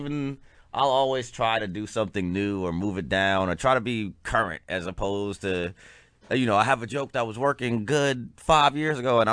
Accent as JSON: {"language": "English", "region": "South Carolina", "country": "United States", "tie": "born or raised there", "said": "I grew up in South Carolina."}